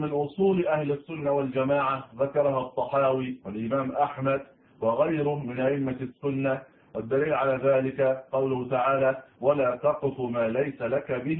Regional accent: Egypt; عندنا في مصر حارة اسمها حارة اليهود

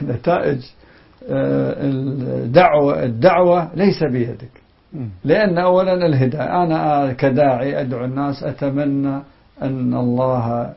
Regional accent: Kuwait; يعني مثلا عندنا في الكويت يعني متعودين الناس على ربع ساعة ثلث ساعة

